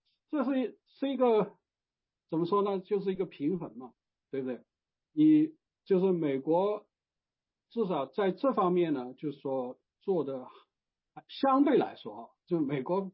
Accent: China; now in United States; 就是移民到美国，特别是我是从中国来，那就是要在美国是需要一段时间适应

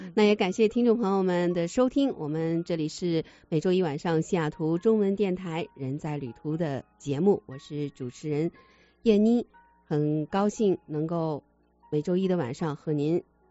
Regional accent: China; 我是中国人，我虽然是国际游客，哪儿都能去，哪儿我都敢去。

